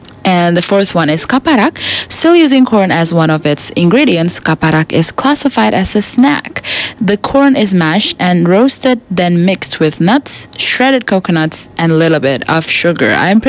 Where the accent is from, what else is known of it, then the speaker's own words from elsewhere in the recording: East Nusa Tenggara, Indonesia; Hey, I've eaten this before because I'm from East Nusa Tenggara.